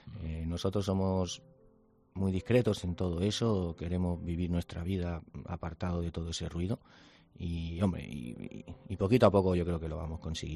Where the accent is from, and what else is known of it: Valencia, Valencian Community, Spain; born or raised there